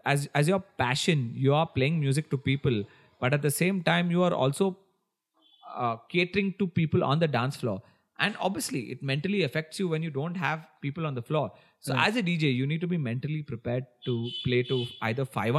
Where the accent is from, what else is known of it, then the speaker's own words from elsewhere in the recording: Bangalore, Karnataka, India; while growing up in Bangalore, I used to attend a lot of concerts